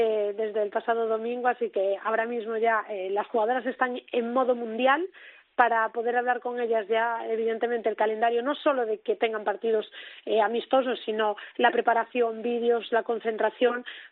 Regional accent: Cea, Galicia, Spain; jugaron en el pabellón de CEA, de mi pueblo, en el que yo empecé a jugar

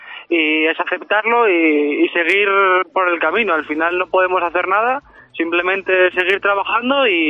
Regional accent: Gijón, Asturias, Spain; soy asturiano, soy de Gijón, y es algo especial volver a tu casa

